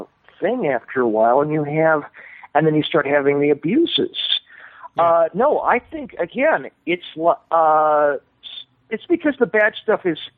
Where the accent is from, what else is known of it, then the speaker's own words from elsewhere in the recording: Santa Monica, California, United States; No, I grew up in Santa Monica.